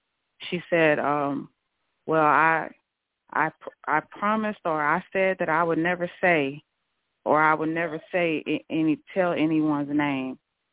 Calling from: Los Angeles, California, United States; I'm calling from Los Angeles.

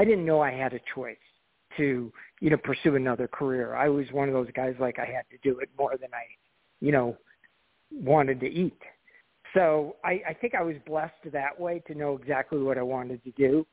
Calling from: Colorado, United States; Calling from Colorado right now, but tomorrow it would be L.A., so I'm kind of hopscotching around these days.

